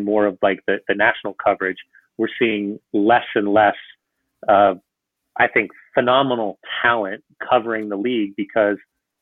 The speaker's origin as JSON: {"language": "English", "country": "United States", "tie": "born or raised there", "said": "And I can also understand what it looks like from an American format because of growing up in the United States and seeing all of the other sports."}